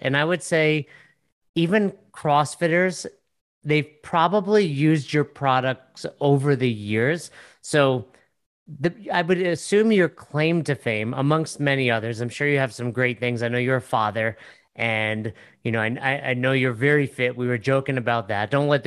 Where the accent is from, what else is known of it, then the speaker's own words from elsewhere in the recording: Northeast, United States; Oh, nice. I'm from the Northeast.